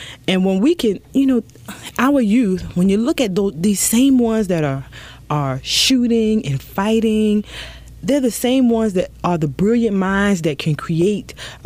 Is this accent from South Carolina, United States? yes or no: yes; South Carolina, United States; And I grew up in Williamsburg County, mm-hmm. King Street, South Carolina. And we were, County 45, we were the poorest county in the state of South Carolina.